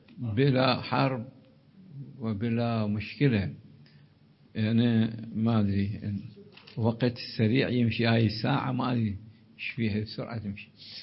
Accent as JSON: {"language": "Arabic", "country": "Iraq", "said": "وحتى قضيتي مو قضية بلدي العراق"}